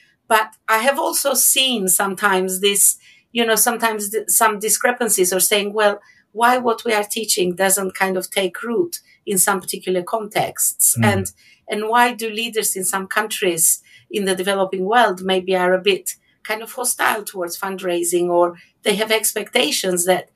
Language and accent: English; Albania; English is a second language; moved away as an adult; now in United Kingdom; I originally come from Albania. I came to the UK about 31 years ago to study theology at Spurgeon's College in London.